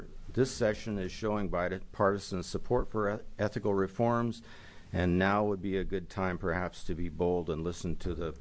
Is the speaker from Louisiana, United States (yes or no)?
no; Cottage Grove, Oregon, United States; from Cottage Grove, Oregon, Common Cause member in support of Measure 5.